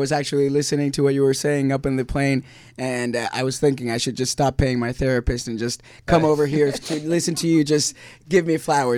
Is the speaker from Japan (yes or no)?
no; Argentina; moved away as an adult; I was born and raised in Argentina, and I came out here at the age of 18 to study filmmaking, well, acting.